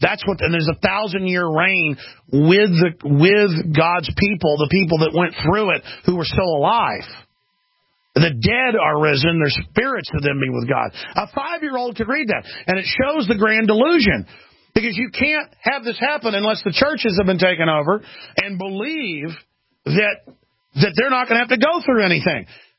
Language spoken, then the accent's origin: English; Dallas, Texas, United States; I grew up in Dallas around a bunch of the famous televangelists, hung out with their kids.